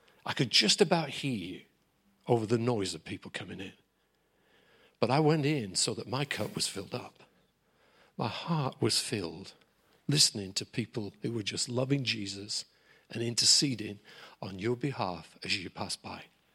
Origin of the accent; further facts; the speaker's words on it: England, United Kingdom; Buck is American, I'm English.